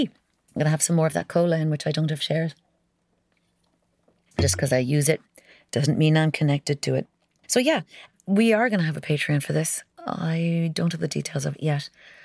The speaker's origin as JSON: {"language": "English", "town": "Kinsale", "region": "County Cork", "country": "Ireland", "said": "I'm from Kinsale, that's why I say that. Oh, and yes, I will do a podcast at some stage about my ludicrous accent."}